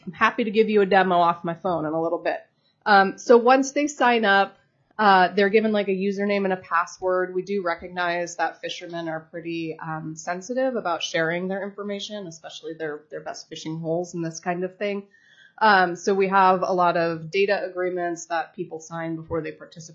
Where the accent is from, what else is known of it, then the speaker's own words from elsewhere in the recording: Juneau, Alaska, United States; I was born and raised here on Tlingit lands in Zantakahini, and I've been involved in commercial fishing my whole life, both here in Southeast Alaska and then also up in Bristol Bay.